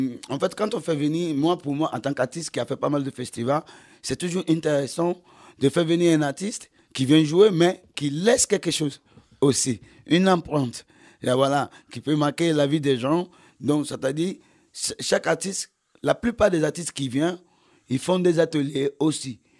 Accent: Nigeria; first language en; French is a second language; now in Benin; moi, je suis du Nigeria, je suis anglophone, mais j'ai quitté le Nigeria pour le Bénin. J'ai appris à parler français, le Bénin.

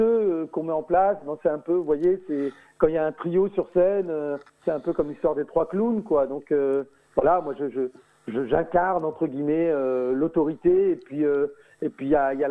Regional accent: Roubaix, Hauts-de-France, France; born there; Je suis né à Roubaix, dans un des quartiers les plus pauvres de la ville, la plus pauvre de France

